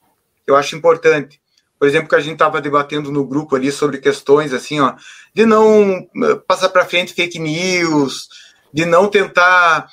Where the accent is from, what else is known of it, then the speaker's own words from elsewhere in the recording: Rio Grande do Sul, Brazil; eu sou gaúcho, gremista.